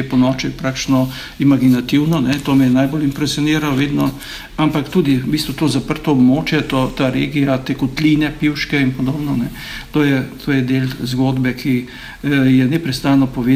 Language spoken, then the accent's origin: Slovenian; Postojna, Littoral–Inner Carniola, Slovenia; now in Ljubljana, Slovenia; V Postojni sem se sicer rodil, ampak drugače sem živel v Orehku pri Postojni. Normalno smo pa neprestano obiskovali Postojno in jaz sem pravzaprav v tej regiji doma. Še vedno je to moj domači kraj oziroma domače območje, tako da v bistvu se ne počutim Ljubljančana, čeprav tam živim že izjemno veliko število let.